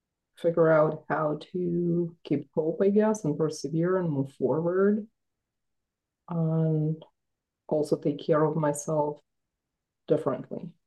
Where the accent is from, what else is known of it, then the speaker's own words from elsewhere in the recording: Ukraine; I'm from the region that used to be Ukraine and no longer Ukraine.